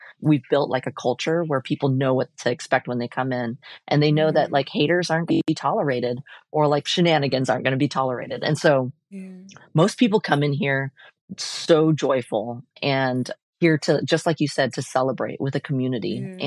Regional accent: Portland, Oregon, United States; Because I was born and raised here in Portland.

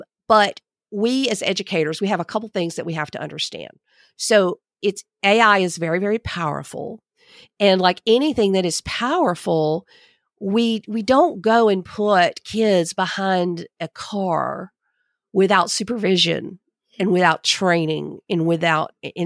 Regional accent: Camilla, Georgia, United States; my mom was a computer teacher here in my hometown of Camilla, Georgia

